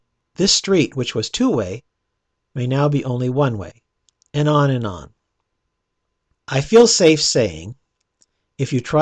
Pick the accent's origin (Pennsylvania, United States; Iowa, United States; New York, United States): Iowa, United States